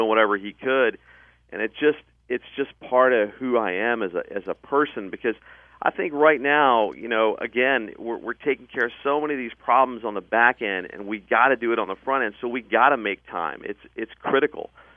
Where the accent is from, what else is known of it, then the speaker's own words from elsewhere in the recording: Hillsborough, Tennessee, United States; than it is right here in Nashville or where I grew up in Hillsborough.